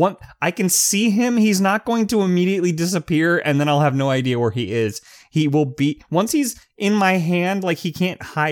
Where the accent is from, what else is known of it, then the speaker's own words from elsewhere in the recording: Florida, United States; We knew because we're from Florida.